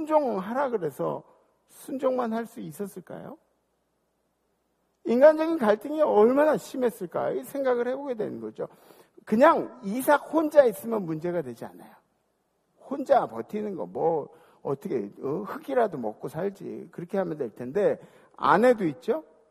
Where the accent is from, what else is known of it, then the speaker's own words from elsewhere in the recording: Jamsil, Seoul, South Korea; 저는 여기서 한 살 때 잠실 들어와가지고 그래서 자라면서 계속 봤는데